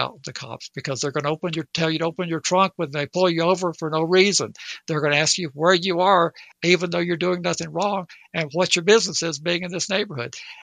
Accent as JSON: {"language": "English", "region": "the South", "country": "United States", "said": "Well, I pick on the South, but I am from the South."}